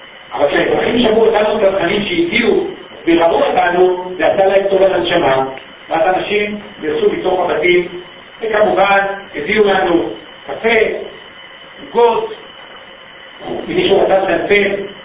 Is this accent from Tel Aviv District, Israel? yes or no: yes; Tel Aviv, Tel Aviv District, Israel; בכלל כתל אביבי, וצפון תל אביבי